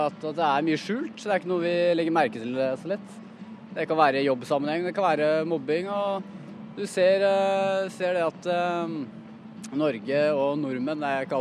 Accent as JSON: {"language": "Norwegian", "country": "Albania", "said": "Jeg er fra Albania."}